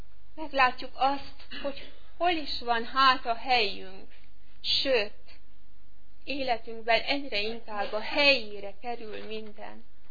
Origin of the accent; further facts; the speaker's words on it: Hungary; born there; Biztos jobban megértik, mint mi, akik itt születtünk az anyaországban